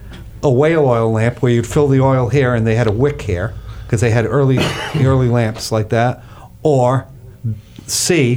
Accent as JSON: {"language": "English", "region": "New England", "country": "United States", "moved": "yes", "said": "one of the first restaurants I went to when I came from New England"}